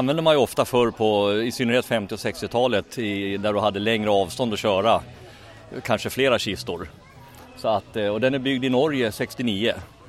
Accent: Enköping, Uppsala County, Sweden; kommer från Enköping.

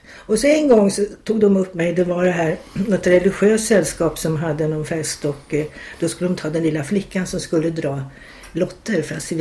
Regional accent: Bromma, Stockholm County, Sweden; Jag kommer från Bromma.

